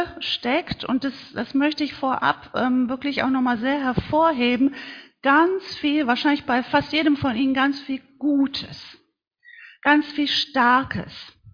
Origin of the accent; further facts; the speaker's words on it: Schwalmtal, North Rhine-Westphalia, Germany; ich komme aus Schwalmtal.